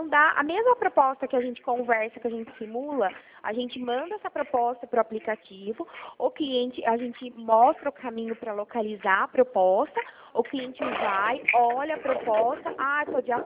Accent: Mogi Guaçu, São Paulo, Brazil; Eu sou de Mogi Guaçu.

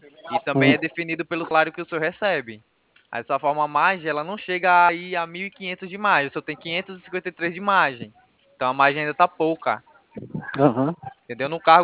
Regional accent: Bahia, Brazil; now in São Paulo, Brazil; Falo de São Paulo, sou da Bahia, né?

